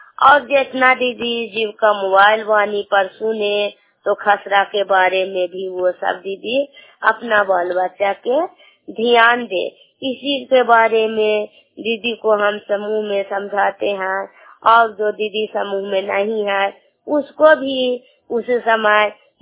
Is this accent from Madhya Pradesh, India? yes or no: no; Sherpur, Bihar, India; मैं शेरपुर की रहने वाली हूँ, सीएम की काम करती हूँ और हरनौत नालंदा जिला को रहने वाली हूँ।